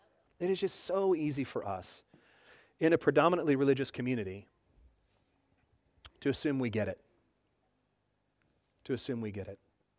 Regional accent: Seattle, Washington, United States; Especially if you know I'm a guy from Seattle.

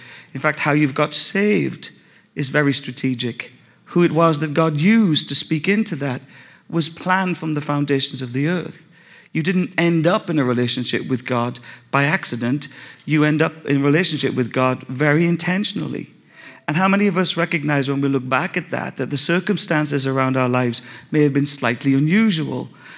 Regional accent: Ireland; born there; I did it for the winning side, Ireland. I was born in Ireland.

